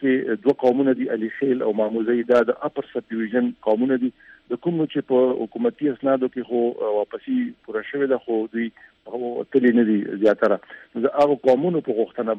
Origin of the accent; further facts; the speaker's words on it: Khyber Pakhtunkhwa, Pakistan; زما خو تعلق کوم کې خیبر سره دی، نو زه اوس په خیبر کې یم